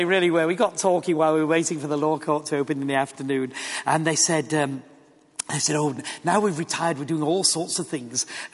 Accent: Yorkshire and the Humber, United Kingdom; And of course, you've got to remember, I am from Yorkshire.

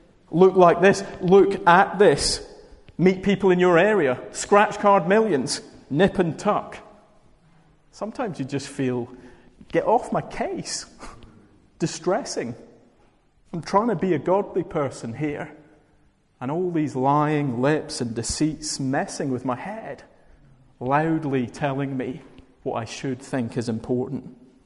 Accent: Glasgow, Scotland, United Kingdom; So I grew up in Glasgow for the first few years of my life

